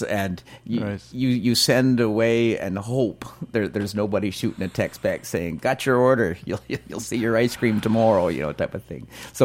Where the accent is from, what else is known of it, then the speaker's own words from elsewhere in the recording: Armstrong, British Columbia, Canada; I'm from Armstrong. I've lived there for 75